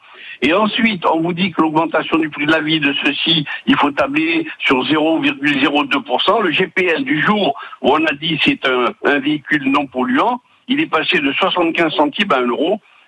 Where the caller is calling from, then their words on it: Bouc-Bel-Air, Provence-Alpes-Côte d'Azur, France; de Bouc-Bel-Air, je suis un fidèle écouteur.